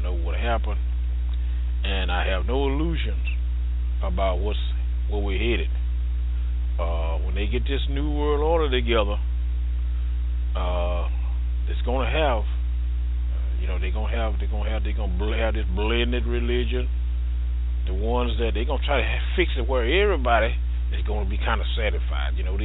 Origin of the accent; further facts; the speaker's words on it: United States; I'm an American. I wave the flag and I'm white.